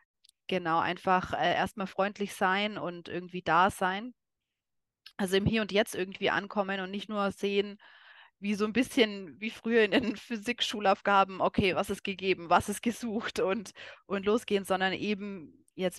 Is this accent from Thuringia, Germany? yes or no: no; Nuremberg, Bavaria, Germany; now in Tautenbronn, Germany; Gebürtige Nürnbergerin, jawohl.